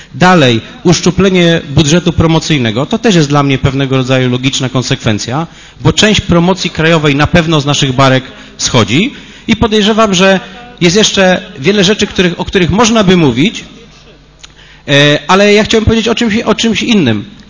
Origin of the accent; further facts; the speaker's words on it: Poznań, Greater Poland Voivodeship, Poland; nikt z nas nie chce, żebyśmy w związku z tym jako poznaniacy mieli z czegokolwiek rezygnować.